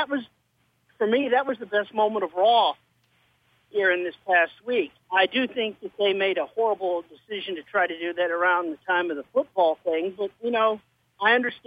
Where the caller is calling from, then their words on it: Arkansas, United States; from Arkansas.